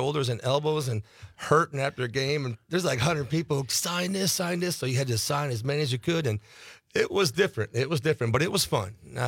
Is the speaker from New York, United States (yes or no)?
yes; Buffalo, New York, United States; I grew up in Buffalo, New York. I was a bowler